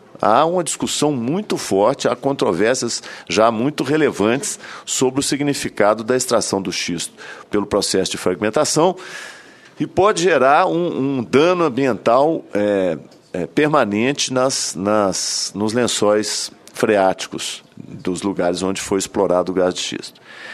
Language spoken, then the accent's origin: Portuguese; Minas Gerais, Brazil; do meu estado natal de Minas Gerais